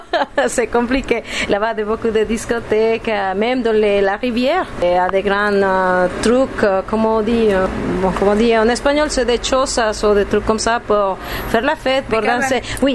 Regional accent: Cali, Valle del Cauca, Colombia; Je viens de Cali, c'est tout le temps chaud, c'est tout le temps l'été là-bas.

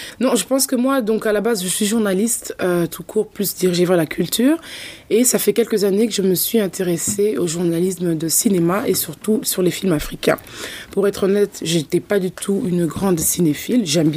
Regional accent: DR Congo; now in Europe; moi, je fais partie de la diaspora. J'ai vécu une partie en Afrique, au Congo, où je suis originaire République démocratique du Congo.

